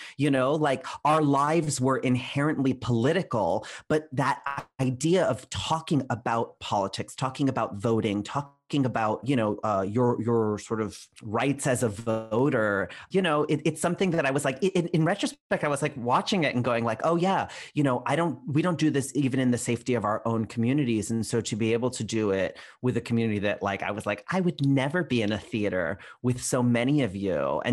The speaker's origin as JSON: {"language": "English", "town": "Orlando", "region": "Florida", "country": "United States", "tie": "born or raised there", "said": "I'm from Florida too. Puerto Rican, Ecuadorian household. I grew up in Orlando and I'm just like, oh, Florida."}